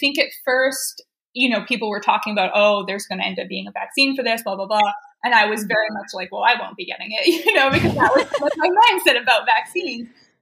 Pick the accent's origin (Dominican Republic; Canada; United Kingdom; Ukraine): Canada; now in United States; In Canada, actually. I grew up in Canada.